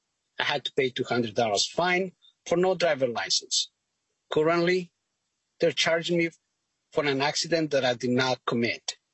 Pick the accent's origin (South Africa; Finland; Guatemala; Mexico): Guatemala; now in Worthington, United States; I'm originally from Guatemala and I live in Worthington.